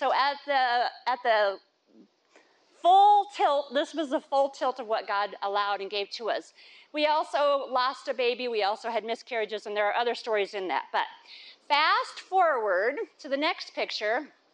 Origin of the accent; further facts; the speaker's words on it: Iowa, United States; I grew up in Iowa. I grew up in a county that still to this day does not have a stoplight.